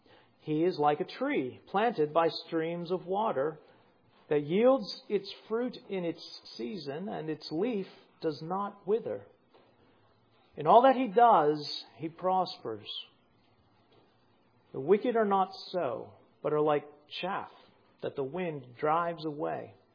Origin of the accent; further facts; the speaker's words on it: England, United Kingdom; Why is, as English people, is it just because in England it's always cloudy and no one in England's ever happy?